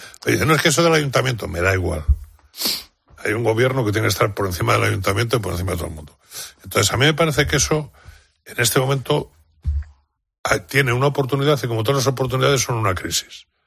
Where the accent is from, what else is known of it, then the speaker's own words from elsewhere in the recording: Community of Madrid, Spain; Pero no he pensado, soy madrileño, no.